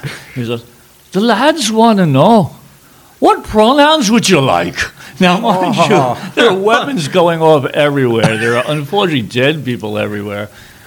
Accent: New York City, New York, United States; Those are my initials … I'm from New York City.

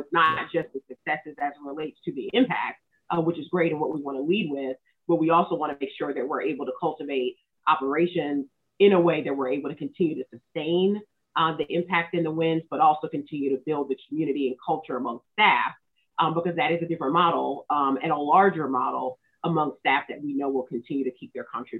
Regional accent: North Carolina, United States; I'm from the state, so I grew up in the Triangle area. My parents still live in the Triangle area.

